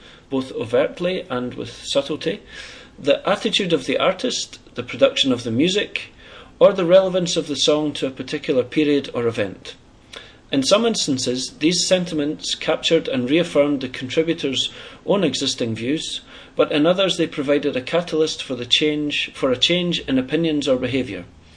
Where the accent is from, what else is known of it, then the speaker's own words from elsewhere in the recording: Scotland, United Kingdom; now in Berlin, Germany; I'm an artist from Scotland, based in Berlin.